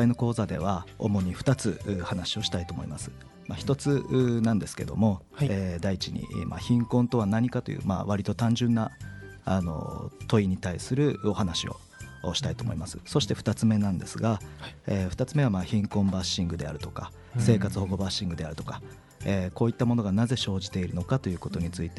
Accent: Hyuga, Miyazaki, Japan; 私は宮崎県の日向市というところの出身なんですが、

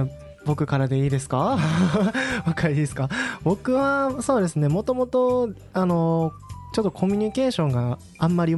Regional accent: Kyoto, Japan; 僕左京区出身なんですけども

